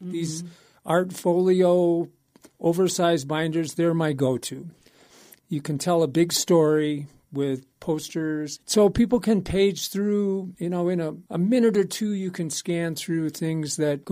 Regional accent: Rochester, Minnesota, United States; a band is coming to my hometown, Rochester, Minnesota.

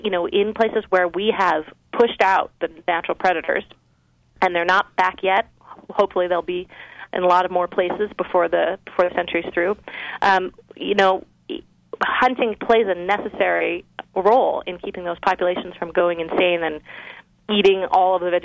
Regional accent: Seattle, Washington, United States; So I grew up in Seattle, and like I said, I was kind of a classic urban liberal girl

